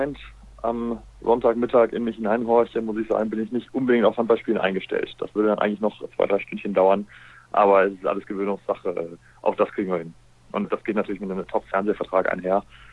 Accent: Essen, North Rhine-Westphalia, Germany; doch nochmal ein Plädoyer für meine Heimat, dass die meisten der Spieler, die ja von außerhalb kamen, sich auch in Essen sehr wohl gefühlt haben

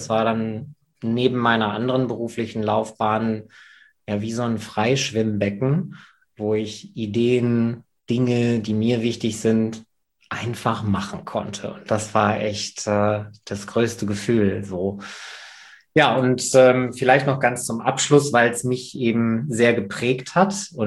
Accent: North Rhine-Westphalia, Germany; now in Cologne, Germany; Ich bin Sauerländer. Da bin ich aufgewachsen, sehr idyllisch und bin seit jetzt 21 Jahren in Köln. Warum Köln? Von meiner Orientierung bin ich gay

